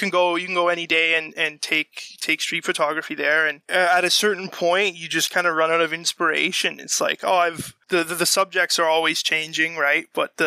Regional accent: Canada; especially as a Canadian going into those places

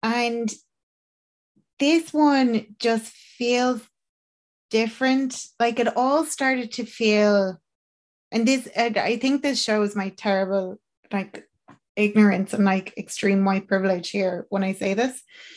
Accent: Ireland; I suppose as Irish people, a lot of our like ancestors would have gone to America

